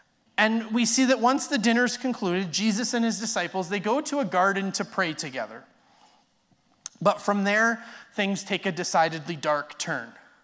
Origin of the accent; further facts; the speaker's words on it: Airdrie, Alberta, Canada; I remember growing up in Airdrie